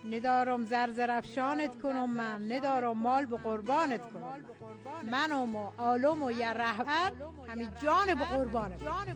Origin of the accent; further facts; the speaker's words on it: Iran; ما ایرانیم، ما ایرانیم، بهترین ایران داریم